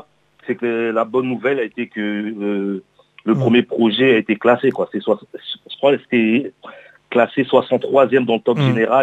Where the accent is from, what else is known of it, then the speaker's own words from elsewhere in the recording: France; Et en France, là d'où je viens, plus on va dire le rap parisien, c'est très rap New York, voilà.